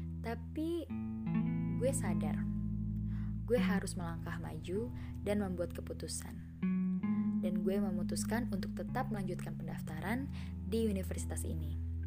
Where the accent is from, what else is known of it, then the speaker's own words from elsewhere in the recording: Jakarta, Indonesia; now in Padang, Indonesia; gue lahir di Jakarta. Dan gue juga dibesarkan di sana. Sekarang gue merantau untuk kuliah di Kota Padang. Ya, gue merantau Jakarta Padang.